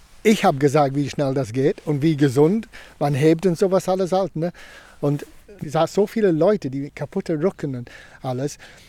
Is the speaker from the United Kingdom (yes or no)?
yes; Yorkshire and the Humber, United Kingdom; German is a second language; now in Germany; diese Mauern in meiner Heimat in Yorkshire, die werden meistens 100 Jahre alt oder mehr. Und überleg, ich bin 63